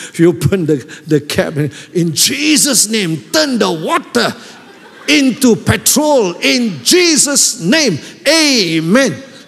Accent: Malaysia; I'm from Malaysia

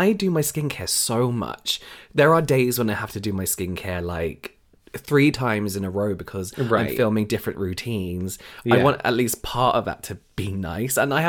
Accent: England, United Kingdom; because I'm English and I'm used to calling them flannels.

